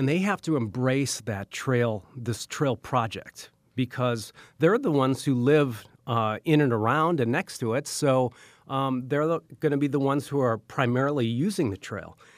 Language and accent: English; Milwaukee, Wisconsin, United States; also born or lived in Alaska; I spent 27 years in Alaska, but I'm from Milwaukee. I grew up on the south side